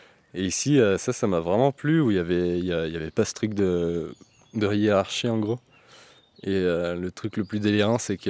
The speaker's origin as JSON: {"language": "French", "town": "Lyon", "region": "Auvergne-Rhône-Alpes", "country": "France", "said": "moi, j'avais 16 ans et je savais pas du tout que ça existait parce que moi, je venais de Lyon."}